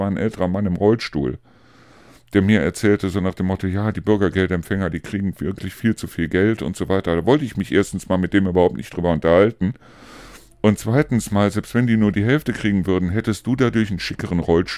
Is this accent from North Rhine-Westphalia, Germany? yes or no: yes; North Rhine-Westphalia, Germany; wenn ich das vergleiche mit dem Niederrhein, wo ich herkomme